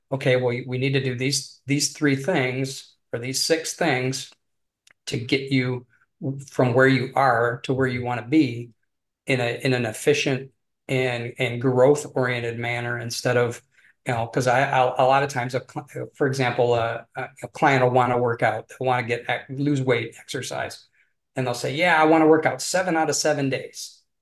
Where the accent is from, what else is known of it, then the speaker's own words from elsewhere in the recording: Detroit, Michigan, United States; growing up in the Detroit area here in Michigan, it's very automotive focused, right?